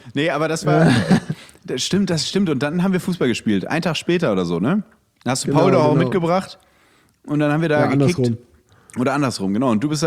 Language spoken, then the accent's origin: German; North Rhine-Westphalia, Germany; born there; now in Cologne, Germany; Also ich bin ja gebürtig aus Ostwestfalen